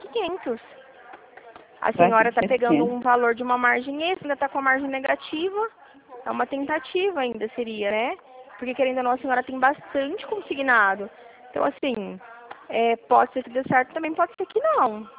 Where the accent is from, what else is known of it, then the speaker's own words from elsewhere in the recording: Dracena, São Paulo, Brazil; Eu sou de Dracena. É pertinho. Fica uns quilômetros aí. Sou de Dracena. Eu trabalho aqui em Dracena.